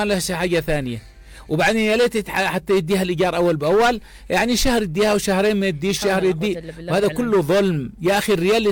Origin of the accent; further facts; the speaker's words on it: Yemen; هكذا المثل عندنا في اليمن.